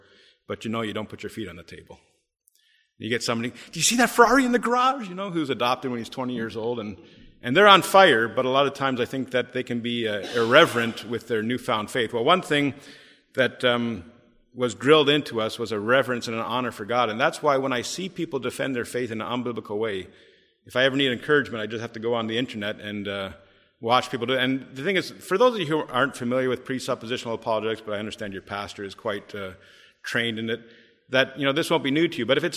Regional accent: Ontario, Canada; Anyhow, I am from Ontario, Canada, born and raised, and I still live there now.

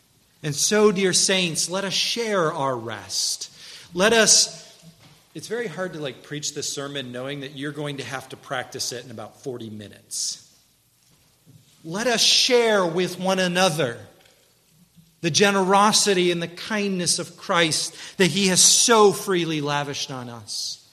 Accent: New York, United States; Growing up in New York, I heard about pizza from the folks who were around me the same way some people heard about the boogeyman.

